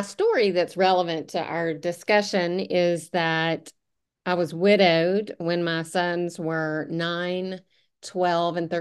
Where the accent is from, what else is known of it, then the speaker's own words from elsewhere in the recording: Alabama, United States; also born or lived in North Carolina / Colorado; I grew up in Alabama, lived in North Carolina for years, and in Colorado.